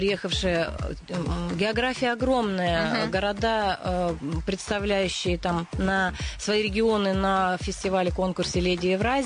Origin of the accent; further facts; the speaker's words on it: Prokopyevsk, Kemerovo Oblast, Russia; я сама из Прокопьевска, с Кузбасса.